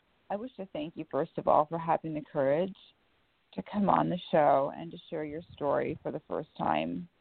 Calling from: Washington, United States; At least I am here from Washington State.

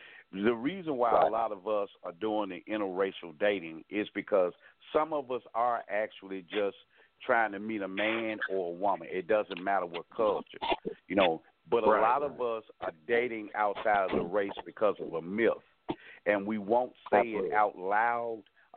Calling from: Memphis, Tennessee, United States; from Memphis.

